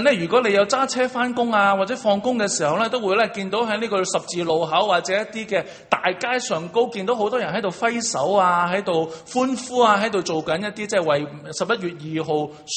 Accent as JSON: {"language": "Chinese", "country": "China", "said": "我们中国人对政治有一种冷感的。"}